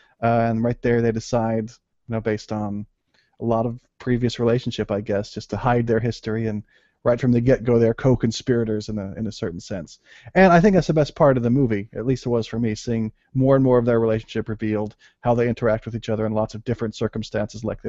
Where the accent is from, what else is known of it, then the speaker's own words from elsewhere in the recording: United States; me being an American, I'm like, I don't know the difference there.